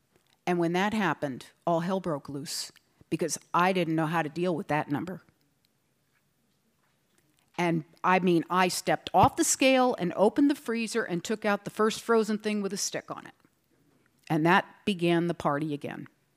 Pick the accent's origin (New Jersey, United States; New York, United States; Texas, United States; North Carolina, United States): New Jersey, United States; now in New Mexico, United States; Like, I'm growing up in New Jersey, okay? And here we are living in New Mexico now.